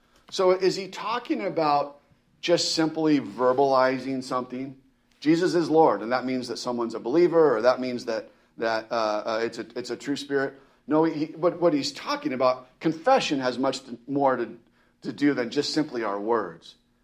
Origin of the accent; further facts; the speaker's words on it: California, United States; And I'm from California, but when I moved to Southern California, I never really got into surfing.